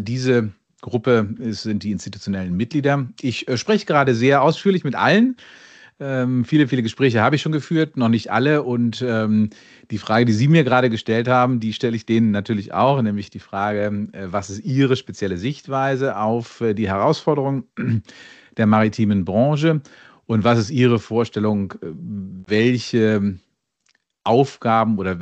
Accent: Hamburg, Germany; born there; als gebürtiger Hamburger

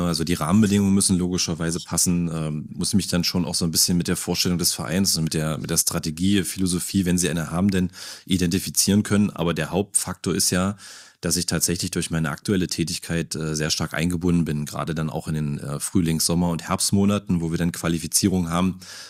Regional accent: Magdeburg, Saxony-Anhalt, Germany; also born or lived in Jerichower Land; Ich bin Magdeburger Jung. Ich war zwischenzeitlich mal im Jerichoer Land stationiert, weil meine Eltern in den 90er Jahren, wie so viele, auf die Idee gekommen sind, so ein bisschen in die Vorstadt zu ziehen, aufs Land zu ziehen.

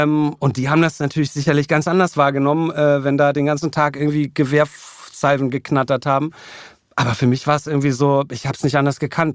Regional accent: Berlin, Germany; ich bin dann eigentlich in Kladow aufgewachsen, ganz im Süden von Berlin. Es war noch ein Grundstück dazwischen und dann kam schon die Mauer. Also ich bin sozusagen wirklich an der absoluten Grenze West-Berlins

